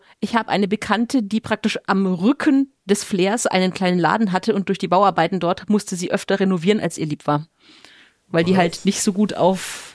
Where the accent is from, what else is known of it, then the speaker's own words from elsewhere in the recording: Nuremberg, Bavaria, Germany; Ich als Nürnbergerin bin die ganze Zeit aufgewachsen mit Fett lieber Fünfter als Fötter.